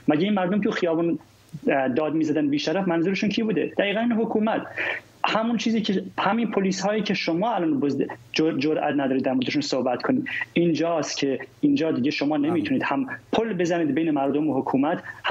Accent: Kurdistan, Iran; آقای دایی، من اهل کردستانم.

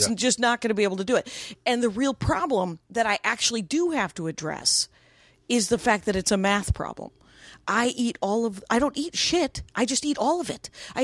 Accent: Wisconsin, United States; Right, Madison, Wisconsin. And then, because I'm from Wisconsin.

